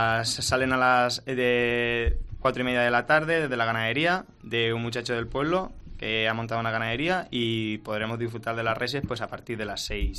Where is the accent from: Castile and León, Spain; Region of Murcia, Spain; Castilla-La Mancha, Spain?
Castilla-La Mancha, Spain; Bienservida; siendo un bienservideño más? Pues para mí es un placer y es un orgullo pues proclamar el nombre de mi pueblo por allá por donde voy.